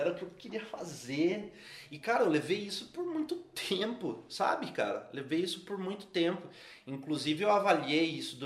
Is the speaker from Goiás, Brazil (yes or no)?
no; Dois Vizinhos, Paraná, Brazil; born there; Eu sou nascido no sudoeste do Paraná, nasci em Dois Vizinhos, uma cidade que eu amo, né?